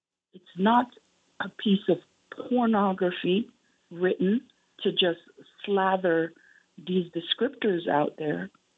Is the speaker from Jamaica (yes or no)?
yes; Jamaica; born there; I'm Jamaican born.